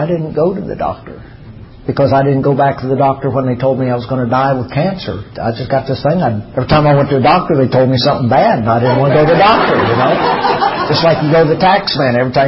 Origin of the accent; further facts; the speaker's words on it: the Ozarks, United States; you know, I'm from the Ozarks, and so we got duct tape and baling wire and all that kind of stuff.